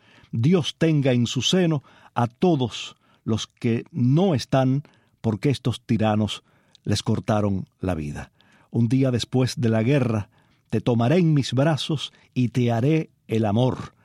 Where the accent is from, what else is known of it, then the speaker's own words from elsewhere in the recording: Holguín, Cuba; now in Chaparra, Cuba; Yo nací en Holguín, vivo en Chaparra y crecí bañándome en la herradura.